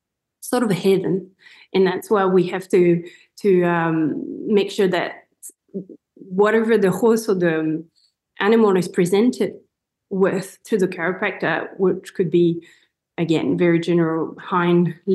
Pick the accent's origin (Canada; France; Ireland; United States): France; English is a second language; again, I'm coming from France, so I'm comparing those two countries.